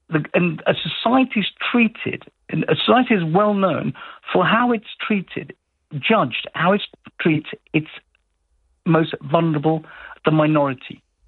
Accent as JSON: {"language": "English", "country": "United Kingdom", "said": "We, as British people, treat everyone fairly"}